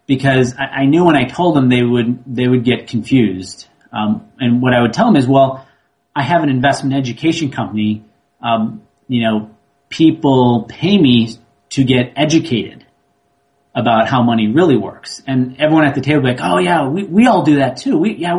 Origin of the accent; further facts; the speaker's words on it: Barrington, Illinois, United States; I grew up in the Midwest. Actually, I grew up in northwest suburb of Chicago, Barrington.